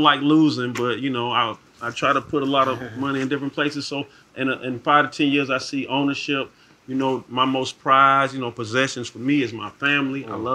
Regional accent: College Park, Georgia, United States; You know what I'm saying? I'm from College Park.

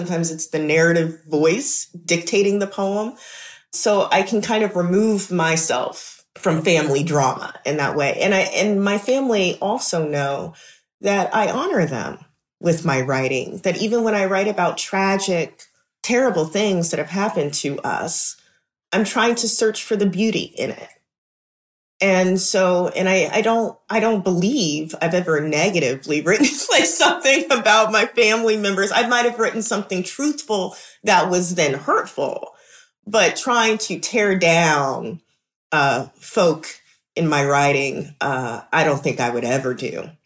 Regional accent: Chicago, Illinois, United States; also born or lived in Memphis; So I grew up in Black barbershops, Black beauty salons. I grew up in Chicago and Memphis.

